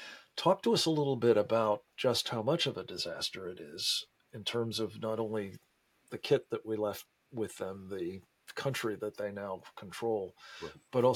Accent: Pennsylvania, United States; notably in my home state of the Commonwealth of Pennsylvania

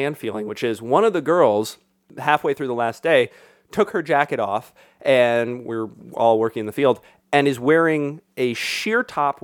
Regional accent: San Diego, California, United States; And I grew up in San Diego.

